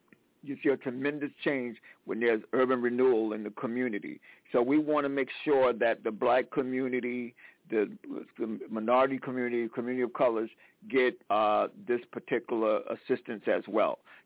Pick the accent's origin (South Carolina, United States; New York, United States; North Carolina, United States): South Carolina, United States; I'm from South Carolina, and both of my grandfathers were sharecroppers and farmers